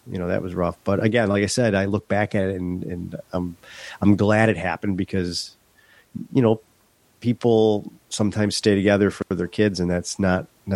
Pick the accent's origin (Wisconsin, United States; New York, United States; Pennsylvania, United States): New York, United States; Tonawanda; I was born in Western New York. Grew up just outside of Buffalo in a town called Tonawanda, city of Tonawanda.